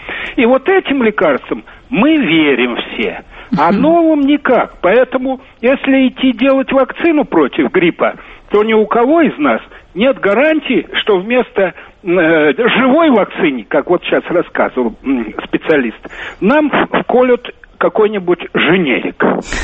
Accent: Moscow, Russia; Я москвич коренной

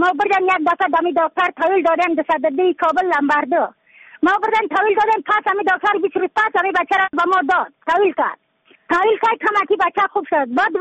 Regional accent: Badakhshan, Afghanistan; از بدخشان هستم، مرکز بدخشان ولسوالی اتل پایان.

